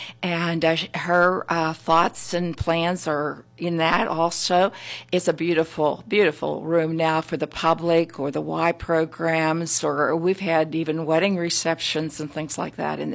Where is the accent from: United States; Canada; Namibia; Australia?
United States; Butler, Pennsylvania; now in Evans City, United States; No, I'm from Evans City. I was born and raised in Butler, but I married a man from Evans City, and I moved there, and that's where we raised our children, and that's where I live today.